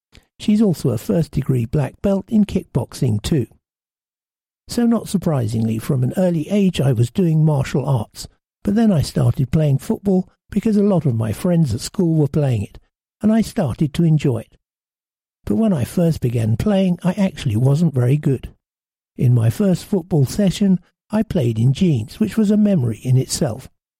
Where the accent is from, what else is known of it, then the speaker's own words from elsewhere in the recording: London, United Kingdom; I grew up in West London and my immediate family has actually never been too keen on football. My heritage mainly stems from England, but my granddad is Indian.